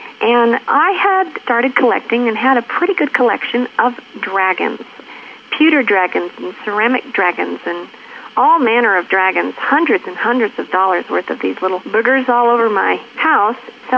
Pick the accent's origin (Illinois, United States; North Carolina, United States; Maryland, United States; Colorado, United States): Colorado, United States; Cortez; I'm from Cortez, Colorado.